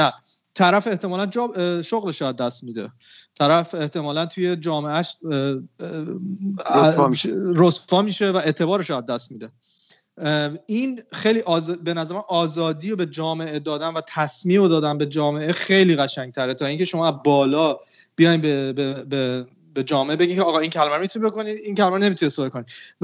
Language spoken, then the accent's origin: Persian; Iran; now in United States; چون ما هم که از ایران اومدیم